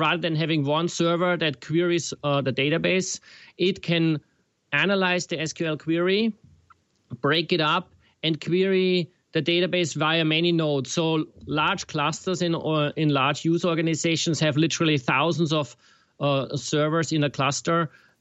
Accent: Victoria, British Columbia, Canada; I'm from Victoria, British Columbia, so I'm not too far away from you

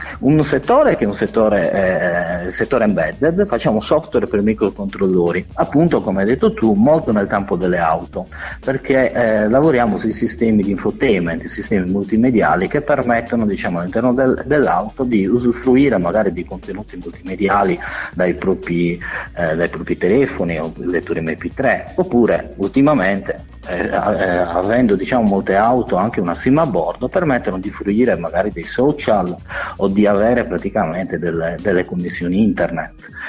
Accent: Sardinia, Italy; visto che noi siamo sardi, anche partendo dalla Sardegna.

